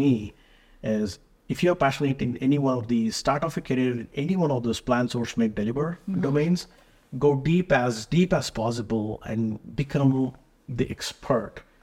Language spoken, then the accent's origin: English; Bengaluru, Karnataka, India; now in United States; I worked in a year at Toyota in Bengaluru, India. That's my hometown.